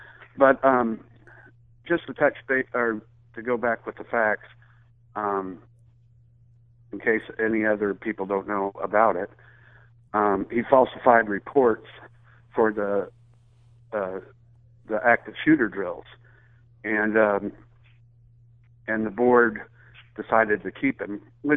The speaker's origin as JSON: {"language": "English", "town": "Gifford", "region": "Illinois", "country": "United States", "said": "Well, I'm from Gifford, and we've had quite a crisis here"}